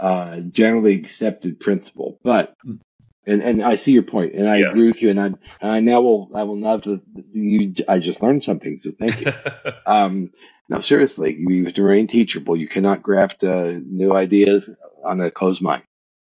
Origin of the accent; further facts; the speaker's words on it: Pittsburgh, Pennsylvania, United States; And I grew up in the Jewish enclave of Pittsburgh called Squirrel Hill, you know, which is where Tree of Life Synagogue is.